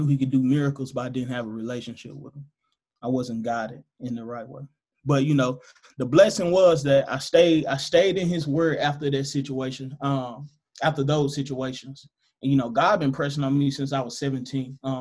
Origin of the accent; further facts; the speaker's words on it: Memphis, Tennessee, United States; I'm from Memphis, Tennessee. So for the ones who don't know, Memphis is a violent city.